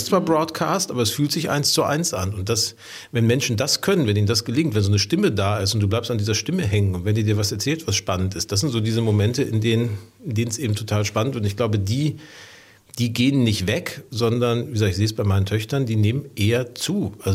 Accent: North Rhine-Westphalia, Germany; Also wie gesagt, ich bin im Ruhrgebiet groß geworden.

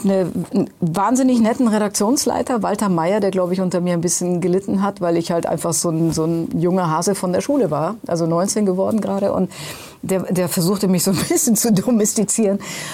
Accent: Lazio, Italy; now in Germany; Und das hat mir meine Kindheit in Italien gebracht.

